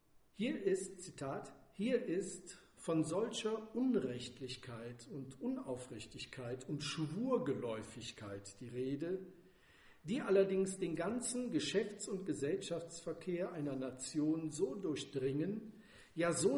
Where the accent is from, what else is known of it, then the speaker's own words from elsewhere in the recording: Borken, North Rhine-Westphalia, Germany; Da heißt es zum Beispiel in Borken, wo ich herkomme